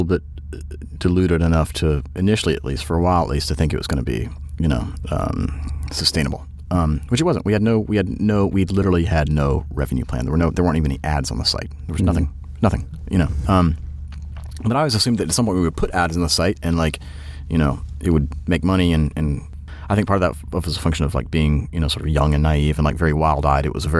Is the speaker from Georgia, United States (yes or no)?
yes; Georgia, United States; I'm from Georgia, yeah.